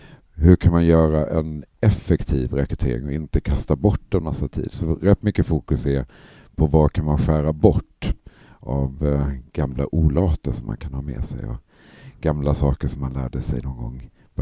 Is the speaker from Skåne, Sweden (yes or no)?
yes; Skåne, Sweden; also born or lived in Blekinge; now in Stockholm, Sweden; Ja, jag är skåning, som man kanske hör, för utanför Lund och uppvuxen i Skåne och Blekinge. Jag har bott i Stockholm nu i 20 års tid